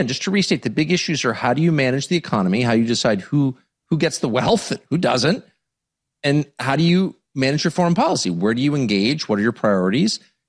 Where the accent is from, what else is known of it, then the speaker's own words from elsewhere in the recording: United States; Because I'm an American and I want what's best for my country.